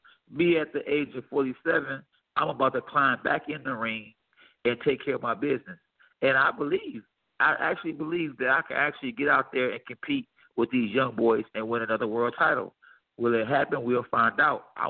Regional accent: Detroit, Michigan, United States; You know, they're still my favorite team because I'm from Detroit.

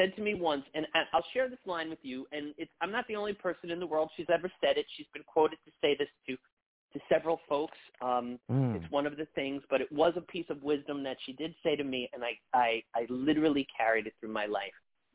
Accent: Staten Island, New York, United States; I'm a New Yorker, so my mom still lives on Staten Island.

